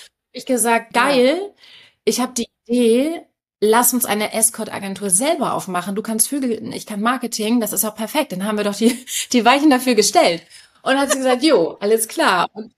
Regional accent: Hamburg, Germany; ich bin aus Hamburg, die schönste Stadt der Welt

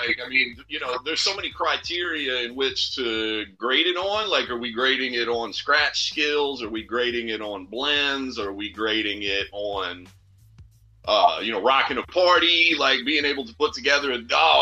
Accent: Tennessee, United States; especially growing up in Tennessee where there wasn't, at the time when I was a teenager, you know, there wasn't a vibrant hip-hop scene

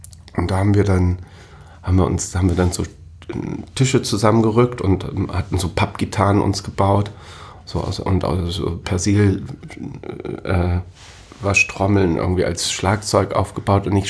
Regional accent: Hamburg, Germany; born there; 1970, bin hier in Hamburg im Marienkrankenhaus geboren, also tatsächlich ein gebürtiger Hamburger

